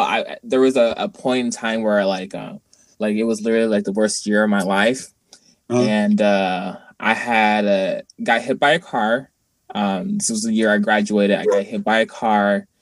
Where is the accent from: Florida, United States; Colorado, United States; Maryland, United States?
Florida, United States; Jacksonville; I lived here all of my life. I was born and raised. I literally lived like almost everywhere like here in Jacksonville. I grew up in the Arlington area.